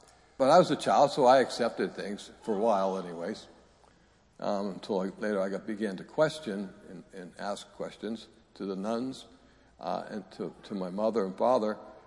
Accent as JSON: {"language": "English", "town": "Salem", "region": "Massachusetts", "country": "United States", "tie": "born or raised there", "also_born_or_lived": "Peabody", "said": "growing up in Salem, Massachusetts, back in the 50s, I went to a church, St. Thomas."}